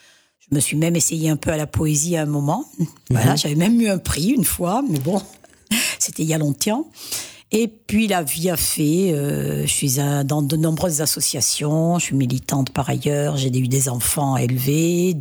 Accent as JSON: {"language": "French", "town": "Septfonds", "region": "Occitanie", "country": "France", "said": "parce que je suis de Sept-Fonds et que j'ai toujours connu cet endroit, le camp des Espagnols."}